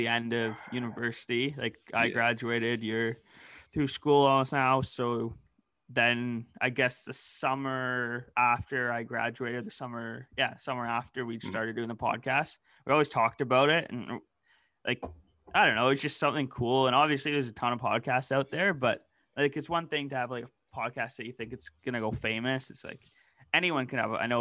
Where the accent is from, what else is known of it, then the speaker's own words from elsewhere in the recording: Bowmanville, Ontario, Canada; So we grew up in Bowmanville, Ontario together.